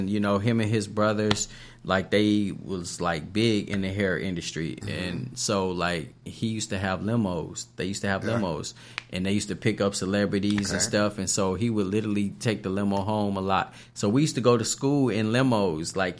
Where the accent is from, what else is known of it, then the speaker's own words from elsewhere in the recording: Flint, Michigan, United States; I'm from Michigan originally, Flint, Michigan.